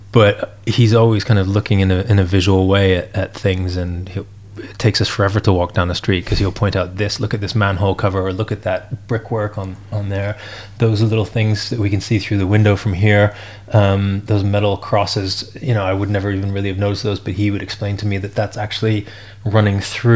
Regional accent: Vancouver, British Columbia, Canada; we moved to Canada. So I grew up in Vancouver there and did my high school and college in Canada.

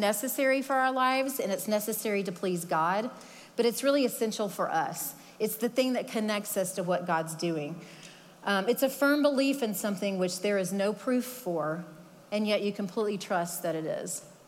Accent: Texas, United States; I grew up in Texas, so for me, it wasn't that big of a stretch to go to school there.

